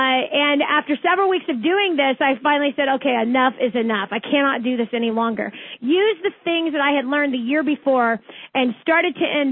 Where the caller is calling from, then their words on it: California, United States; I'm calling you from Northern California.